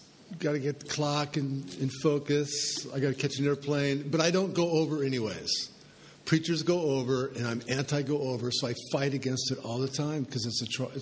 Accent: San Francisco, California, United States; also born or lived in San Diego; now in Idaho, United States; So I was born in San Francisco, which is in California. And I lived most of my life between San Diego by the Mexican border and San Francisco. But we moved to Idaho

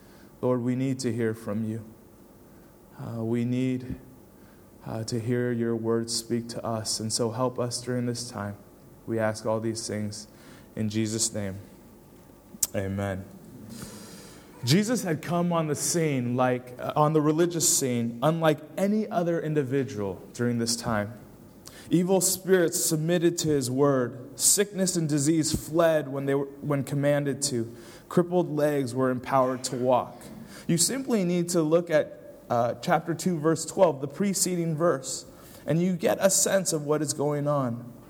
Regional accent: United States; Perhaps you can tell from my accent that I am from the States. My wife and I reside currently just outside of Chicago.

